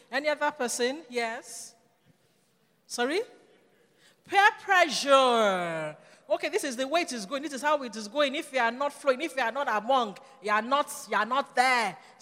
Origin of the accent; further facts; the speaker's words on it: Nigeria; Being a Nigerian, yes, yes.